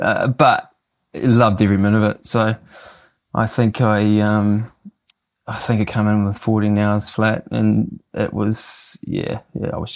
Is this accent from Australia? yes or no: no; Mangakino, Waikato, New Zealand; also born or lived in Whangarei; I was born in Whangarei, and then I spent a lot of my years down in a little place called Mangakino or Whakamaru, which is obviously close to Taupō and Tokoro. So I spent till about I was 12 living there.